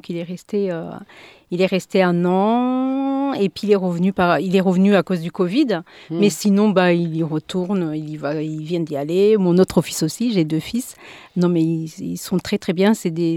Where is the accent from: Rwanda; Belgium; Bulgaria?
Rwanda; Huye, Southern Province; now in France; donc je viens du Rwanda, plus précisément du sud du Rwanda, la province de Huye, hein, anciennement Butare. C'est là où il y a l'ancrage de ma famille, paternelle et maternelle. Voilà, donc je suis arrivée en France il y a de nombreuses années